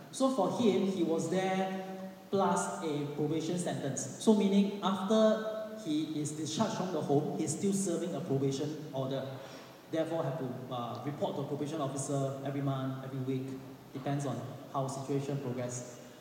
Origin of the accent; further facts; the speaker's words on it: Singapore; So I'm from Singapore.